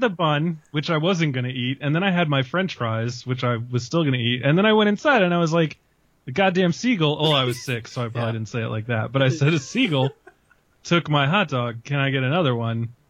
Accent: United States; As an American man who has no concept of still really what this is.

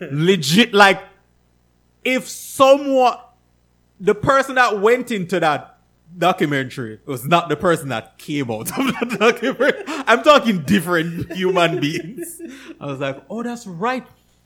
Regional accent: England, United Kingdom; There are things that I don't think of specifically as being English because I've been here my whole life.

